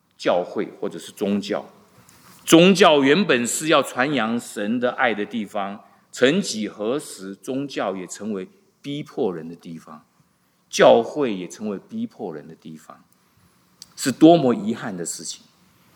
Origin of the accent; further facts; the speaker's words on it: China; 我们中国人几千年的文化，我们中国人历经了多少